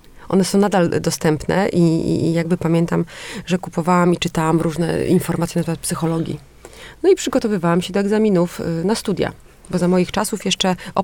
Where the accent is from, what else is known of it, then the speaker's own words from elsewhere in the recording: Mrągowo, Warmian-Masurian Voivodeship, Poland; ja pochodzę z Mrągowa, mieszkałam praktycznie nad jeziorem, więc wakacje dużo spędzałam czasu nad wodą.